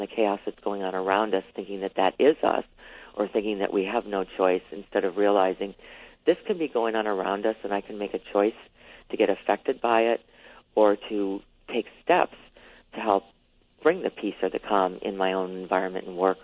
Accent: Chicago, Illinois, United States; I'm originally from Chicago, so it's such a joy for me on your show tonight.

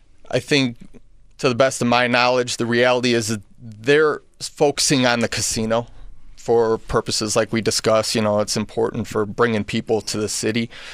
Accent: Lansing, Illinois, United States; I'm from Lansing, mm-hmm. and in Lansing, they were opted out originally and came back

